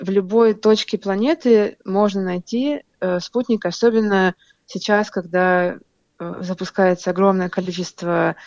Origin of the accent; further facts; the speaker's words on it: Moscow, Russia; moved away as an adult; also born or lived in Sydney; now in Perth, Australia; Я из Москвы. Приехала сначала в Сидней, жила 5 лет в Сидней. Закончила аспирантуру и получила очень интересное предложение по работе. И сейчас я живу в Западной Австралии, в Перте.